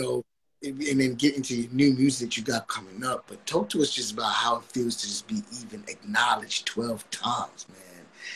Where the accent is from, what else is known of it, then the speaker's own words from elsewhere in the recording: Jamaica; now in New York, United States; I'm Jamaican.